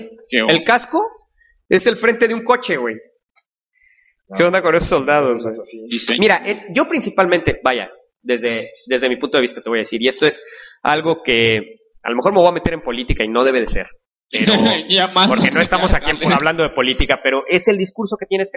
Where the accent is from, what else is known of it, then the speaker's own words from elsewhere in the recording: Mexico; Sí, o sea, así es México, tiene razón. Así somos los mexicanos.